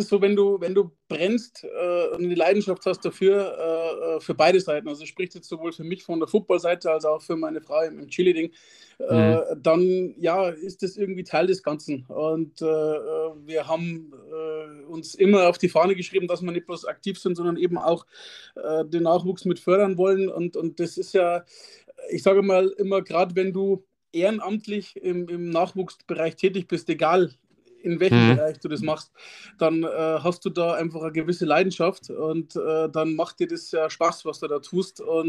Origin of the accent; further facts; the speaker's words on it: Straubing, Bavaria, Germany; Ja, also ich komme direkt aus Straubing, also ich bin hier geboren, habe auch mein ganzes Leben lang hier, mein ganzes Leben hier verbracht, also war nie groß weg.